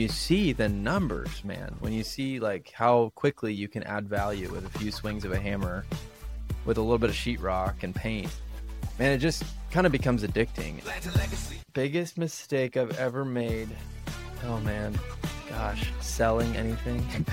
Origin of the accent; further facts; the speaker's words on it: Kansas City, United States; moved away as an adult; now in Waco, United States; I grew up in Kansas City and moved to Waco about 6 years ago.